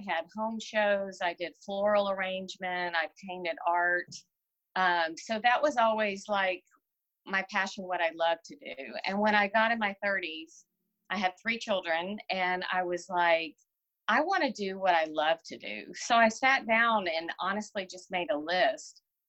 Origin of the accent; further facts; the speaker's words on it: Houston, Texas, United States; also born or lived in Germany; now in Griffin, United States; And my husband's like, you've been in Houston since you were 12. I think you're a Houstonian.